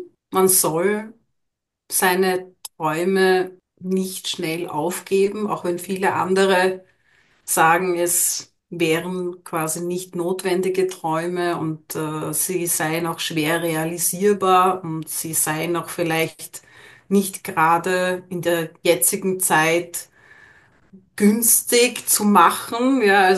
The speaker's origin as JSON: {"language": "German", "region": "Vienna", "country": "Austria", "tie": "born or raised there", "said": "wir sind in Wien geboren und mit dem Aufwachsen in Wien"}